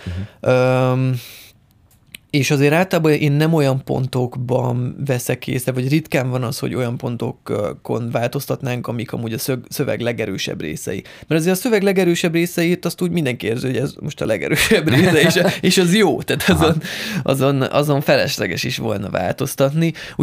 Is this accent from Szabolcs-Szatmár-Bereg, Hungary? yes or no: no; Eger, Heves, Hungary; én egri vagyok, alapból a Bükkben nőttem fel, farkasok neveltek.